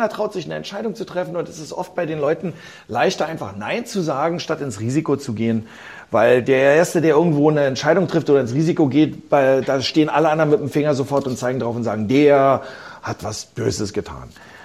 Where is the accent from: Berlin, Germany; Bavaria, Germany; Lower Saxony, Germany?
Berlin, Germany; Ich bin geboren in Berlin. Ich weiß, ich sitze zurzeit in New York, aber ich verbringe den Großteil meines Lebens in Berlin. Ich bin jetzt bei meinen Kindern in New York. Aber als Berliner bin ich wahnsinnig stolz auf, wer wir sind.